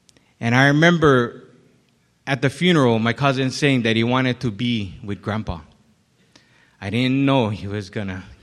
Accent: Kailua, Hawaii, United States; We used to go to, we grew up in Kailua. We used to go to this little store around the corner.

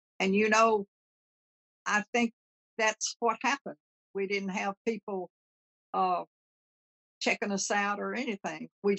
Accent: Mississippi, United States; now in Washington, United States; I was from Flower Talk, Mississippi.

